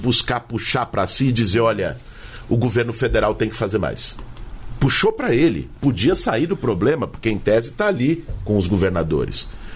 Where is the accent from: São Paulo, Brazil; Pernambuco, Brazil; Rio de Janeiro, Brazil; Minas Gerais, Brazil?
São Paulo, Brazil; Eu sou de São Paulo, mas no Rio Grande do Sul eu sei que não é diferente.